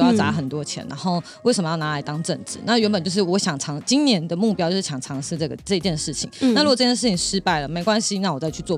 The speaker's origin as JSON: {"language": "Chinese", "region": "Kaohsiung", "country": "Taiwan", "said": "高雄人，高雄人。"}